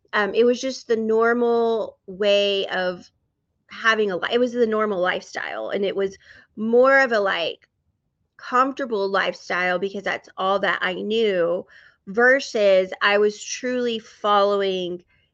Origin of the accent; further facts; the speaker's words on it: Texas, United States; but I born and raised in West Texas. Love it. I love being a Texas girl, so I'm thankful.